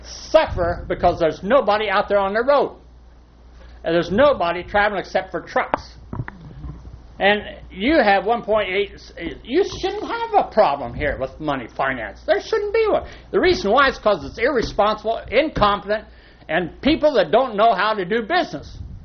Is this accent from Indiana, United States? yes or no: yes; Indiana, United States; I saw 9 hotels, and 1 really killed me because it's in my home state, Indiana.